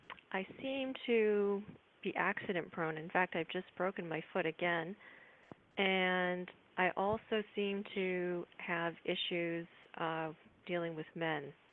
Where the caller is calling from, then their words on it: Florida, United States; I am calling from Florida.